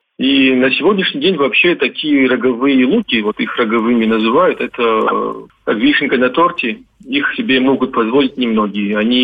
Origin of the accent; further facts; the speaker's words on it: Kabardino-Balkaria, Russia; лично мне очень этого не хватает у себя на родине, здесь, в Кабардино-Балкарии